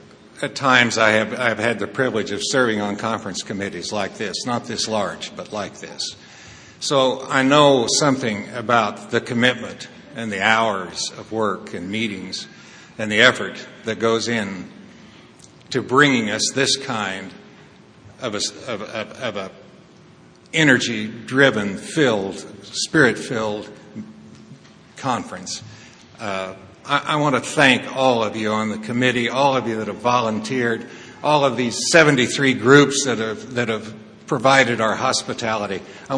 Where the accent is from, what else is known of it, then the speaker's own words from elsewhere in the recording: Wichita, Kansas, United States; also born or lived in Naples, Florida; now in Lake of the Ozarks, United States; If you look in your program, it says I'm from Wichita, Kansas. If you read my name badge, it says I'm from Naples, Florida.